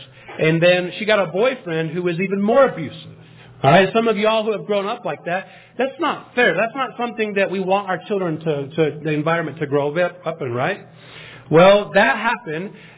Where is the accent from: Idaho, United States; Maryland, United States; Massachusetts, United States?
Idaho, United States; Hailey; born there; I was born in Idaho. All right. Amen? Okay, I was born in Haley, Idaho. This is just outside of Sun Valley.